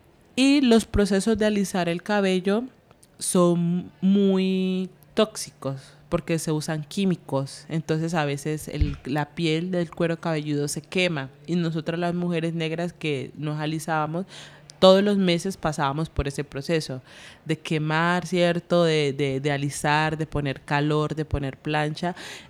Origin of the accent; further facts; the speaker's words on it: Buenaventura, Valle del Cauca, Colombia; now in Cali, Colombia; yo soy de Buenaventura, Valle del Cauca, Colombia, pero llevo ya más o menos 10 años viviendo en Cali por términos de educación y trabajo.